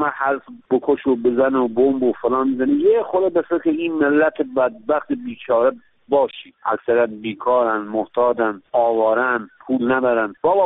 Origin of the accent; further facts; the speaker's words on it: Iran; ما ایرانی هستیم و ایران رو دوست داریم